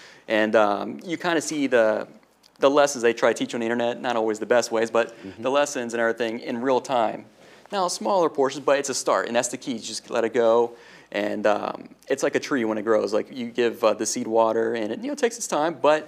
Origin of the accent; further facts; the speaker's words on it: Newville, United States; Because growing up, I grew up in Newville, so it was very old school thinking.